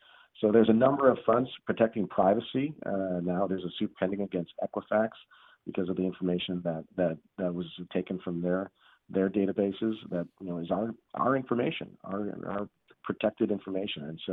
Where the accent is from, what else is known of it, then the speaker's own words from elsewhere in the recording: Chicago, Illinois, United States; I understand the struggles of working families in Illinois coming from my background and growing up in the Roseland community of Chicago.